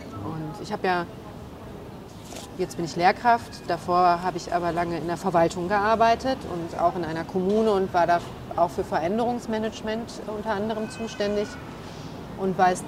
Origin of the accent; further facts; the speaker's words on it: Essen, North Rhine-Westphalia, Germany; Und Essen ist meine Leidenschaft und meine Heimat.